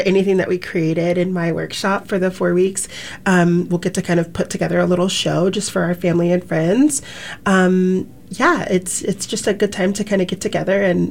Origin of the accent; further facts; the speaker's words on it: Boise, Idaho, United States; I got a full tuition scholarship to attend a ballet training program in my hometown, Boise, Idaho.